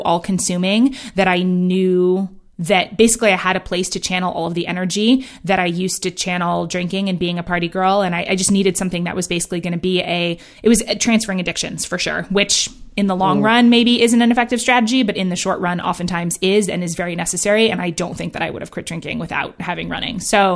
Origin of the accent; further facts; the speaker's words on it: Manhattan, New York, United States; also born or lived in London, United Kingdom; I grew up in Manhattan and in London, had never, you know, being outdoors, being in nature is not something that my parents ever cared about or valued.